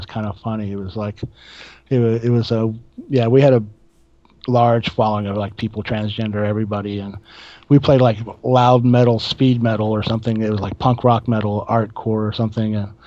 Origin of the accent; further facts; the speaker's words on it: Tampa, Florida, United States; Okay, because I grew up in Tampa, which is it's like just it's to the right of right wing, I guess.